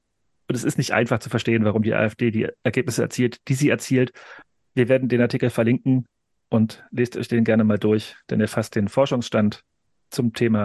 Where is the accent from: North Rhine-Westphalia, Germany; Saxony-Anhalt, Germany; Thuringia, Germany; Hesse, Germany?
Thuringia, Germany; Nordhausen; komme ich aus Nordhausen